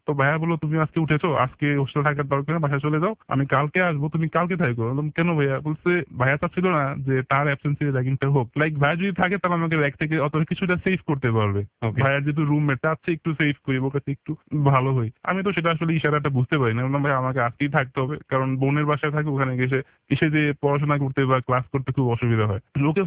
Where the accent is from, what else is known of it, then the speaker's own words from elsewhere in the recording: Barisal, Barisal Division, Bangladesh; একদমই ঢাকার বাইরে থেকে এসেছি, বরিশাল থেকে এসেছি, কাউকে এখানে চিনি না